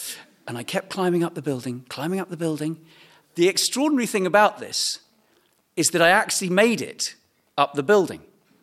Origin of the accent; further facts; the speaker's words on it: East of England, United Kingdom; I'm from East Anglia. We don't have any hills in East Anglia. It is famously flat. As an East Anglian, anything above 1 meter above sea level makes me nervous.